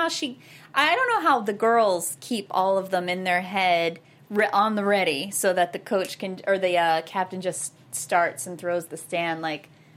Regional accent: United States; I grew up dancing as a kid, but I'm not from the South.

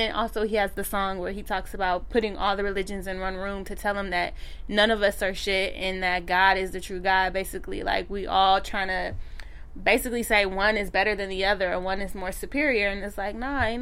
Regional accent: West Coast, United States; I'll be like, yes, I'm so happy I'm from the West.

